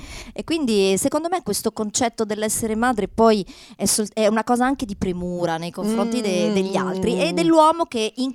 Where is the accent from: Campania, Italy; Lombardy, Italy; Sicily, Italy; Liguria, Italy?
Lombardy, Italy; Milan; Tac, io da milanese.